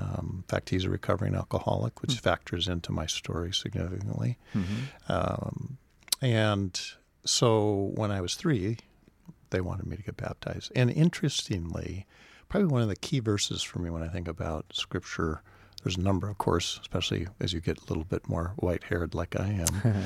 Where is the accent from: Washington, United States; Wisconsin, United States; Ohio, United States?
Washington, United States; I'm mostly Washingtonian.